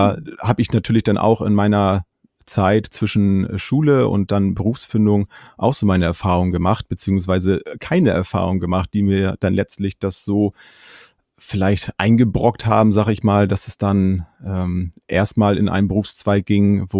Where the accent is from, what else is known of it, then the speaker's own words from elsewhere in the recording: Schleswig-Holstein, Germany; Ich komme aus Schleswig-Holstein und bin Vater von zwei Kindern, verheiratet